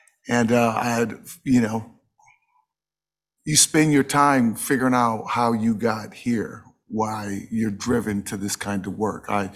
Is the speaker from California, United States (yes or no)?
yes; Los Angeles, California, United States; I grew up in South LA and grew up in a broken home